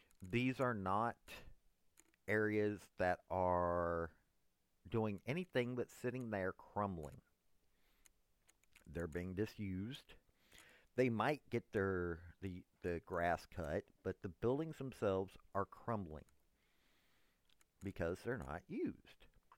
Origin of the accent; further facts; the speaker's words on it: Tennessee, United States; I'm from Tennessee. We had Pat Head Summit.